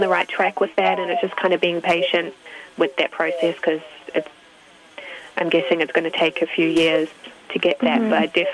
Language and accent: English; Christchurch, Canterbury, New Zealand; I grew up in Christchurch, New Zealand